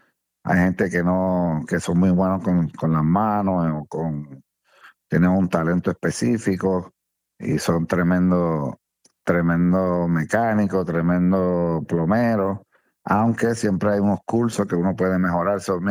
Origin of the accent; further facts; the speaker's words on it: Carolina, Puerto Rico; mi pueblo natal, que es Carolina, y jugué con Carolina el resto de mi carrera.